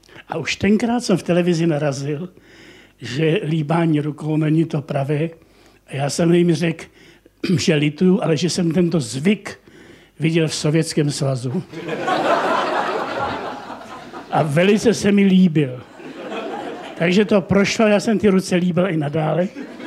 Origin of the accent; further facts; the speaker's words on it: Plzeň, Plzeň Region, Czechia; born there; Kdykoliv přijedete do Plzně, tak pozdravujte v Avignonu, to je můj rodný dům.